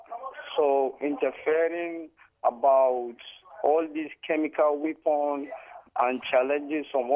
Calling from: Nigeria; I'm calling from Nigeria.

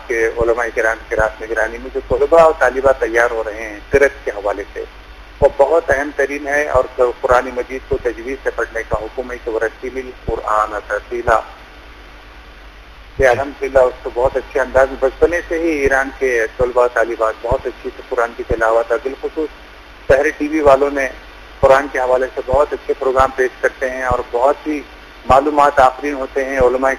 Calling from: Hyderabad, Telangana, India; جی میں انڈیا حیدرآباد دکن سے

